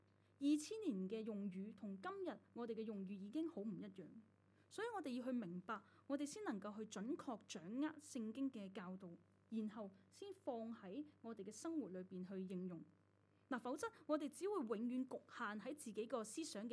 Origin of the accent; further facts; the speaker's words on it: Hong Kong; 我都是香港人，是吧？